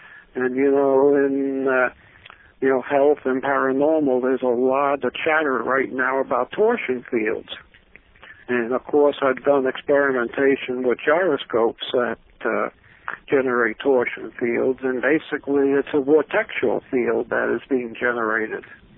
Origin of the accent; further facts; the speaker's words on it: East Islip, New York, United States; now in Greene County, United States; And I grew up in East Islip, Long Island, New York, in Suffering County.